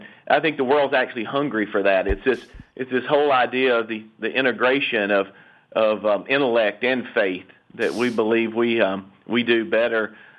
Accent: Rienzi, Mississippi, United States; I am a Northeast Mississippi native.

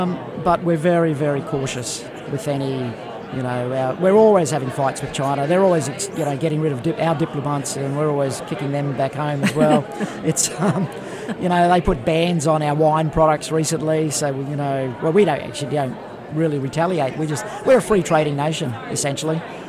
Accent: Australia; as an Australian

